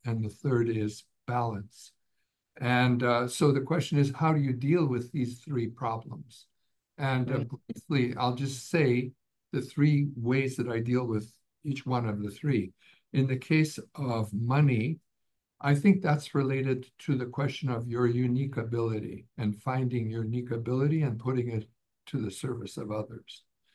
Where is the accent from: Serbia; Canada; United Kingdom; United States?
Canada; born there; I came from Ukrainian background. I was born in Canada, but my parents came from Ukraine.